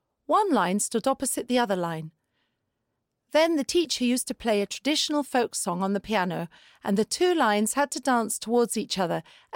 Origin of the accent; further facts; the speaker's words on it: England, United Kingdom; now in Italy; I was born in England. My father's job meant that we changed town every 2 or 3 years, so we lived in many different places.